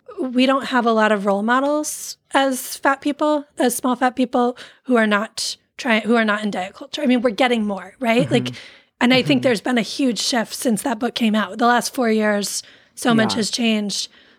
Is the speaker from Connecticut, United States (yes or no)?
yes; Connecticut, United States; Like, you know, I'm from Connecticut.